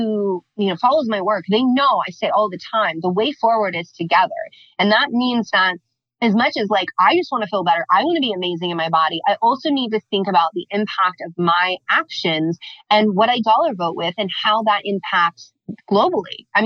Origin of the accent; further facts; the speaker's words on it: California, United States; I grew up in California. I come from a large Hispanic family.